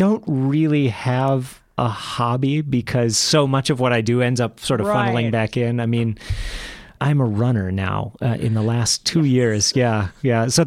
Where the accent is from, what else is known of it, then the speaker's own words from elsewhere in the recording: Northfield, Minnesota, United States; You know, I grew up in Northfield and I had never been over to this part of the state.